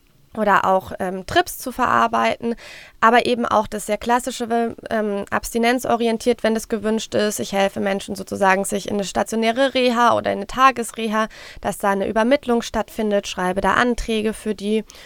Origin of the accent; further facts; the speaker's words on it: Frankfurt, Hesse, Germany; Ich komme aus Frankfurt